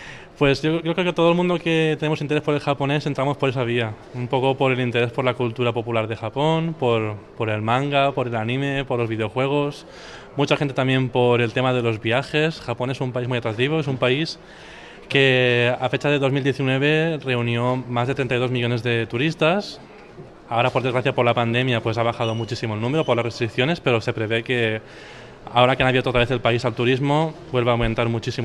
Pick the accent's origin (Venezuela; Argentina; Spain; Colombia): Spain; Valencia, Valencian Community; now in Alicante, Spain; yo no soy de aquí, soy de Valencia, me he mudado hace poco a Alicante